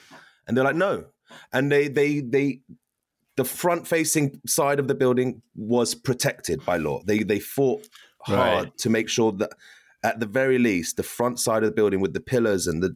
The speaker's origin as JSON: {"language": "English", "town": "Ealing", "region": "London", "country": "United Kingdom", "tie": "born or raised there", "said": "You said I grew up in Ealing. There's this place in Ealing now called Filmworks."}